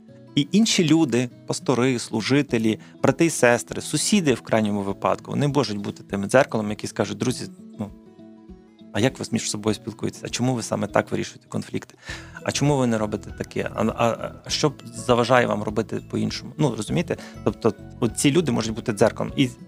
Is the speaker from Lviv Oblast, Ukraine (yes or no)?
yes; Lviv, Lviv Oblast, Ukraine; ми виїхали до Львова, звідки ми родом, скажімо так, ми були в батьків.